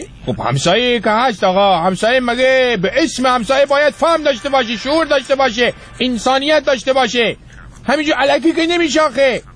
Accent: Rasht, Gilan, Iran; من بچه رشتم من یه زمانی ما توی رشت برای خودمون گندلاتی بودیم

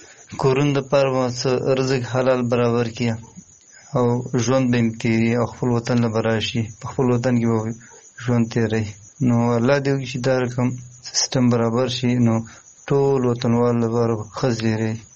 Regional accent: Afghanistan; now in Pakistan; مهاجر یم په پاکستان کې

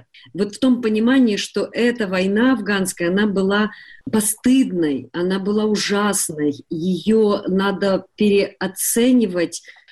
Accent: Kyiv, Ukraine; я актриса из Киева.

